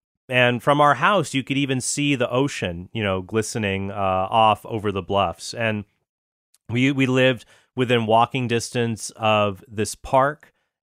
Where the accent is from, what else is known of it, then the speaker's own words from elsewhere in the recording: Encinitas, California, United States; also born or lived in San Diego; See, I grew up there. I was born in San Diego, and I grew up in a small town north of it called Encinitas.